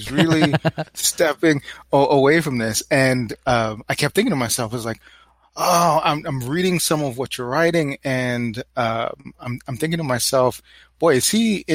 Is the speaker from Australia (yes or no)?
no; Brooklyn, New York, United States; And of course, growing up in Brooklyn, seeing the mean streets of Brooklyn, mm-hmm. mean streets of the ghetto